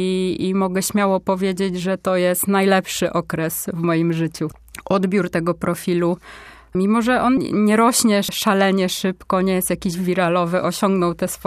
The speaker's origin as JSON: {"language": "Polish", "town": "Poznań", "region": "Greater Poland Voivodeship", "country": "Poland", "said": "Jestem poznanianką, nie chcę opuszczać tego miasta."}